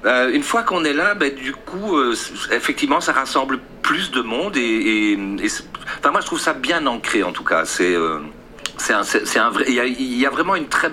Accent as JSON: {"language": "French", "town": "Brussels", "region": "Brussels-Capital Region", "country": "Belgium", "tie": "born there", "said": "Moi, je suis né à Bruxelles, j'ai un grand-père qui venait de Malines et un autre de Liège."}